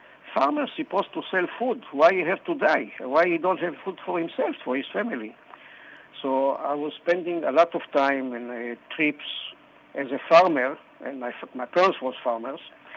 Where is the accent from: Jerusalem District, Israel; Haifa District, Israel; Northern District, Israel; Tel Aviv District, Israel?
Haifa District, Israel; Haifa; born there; English is a second language; Well, I was born in Israel. My parents came to Israel in the 1930s.